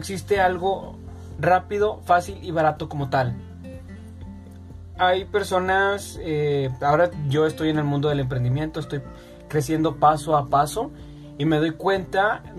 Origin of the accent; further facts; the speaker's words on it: Mexico; Porque soy mexicano y es lo que vivo día con día.